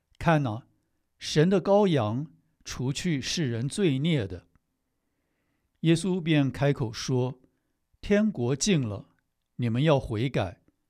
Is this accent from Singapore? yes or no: no; China; 是的，我是个中国人，我本来是儒家思想的跟随者，小时候我母亲也去过庙里